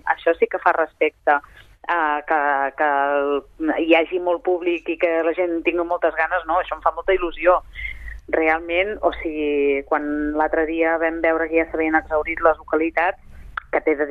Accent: Sabadell, Catalonia, Spain; El Ramon Madaula i jo, els dos som de Sabadell

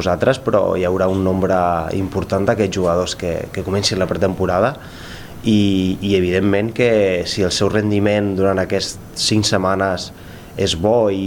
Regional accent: Sallent, Catalonia, Spain; jo soc de Sallent, d'aquí a prop

